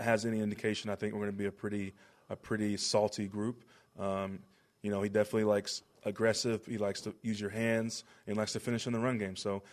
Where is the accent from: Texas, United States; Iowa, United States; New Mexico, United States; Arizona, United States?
Texas, United States; Dallas; now in Buffalo, United States; I'm from Texas, you know. Even though I'm from Dallas, I prefer things to be a little slower.